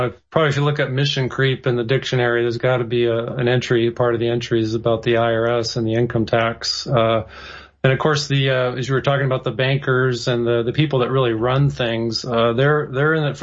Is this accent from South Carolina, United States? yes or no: no; San Jose, California, United States; I grew up in San Jose, about 50 miles to the south of San Francisco.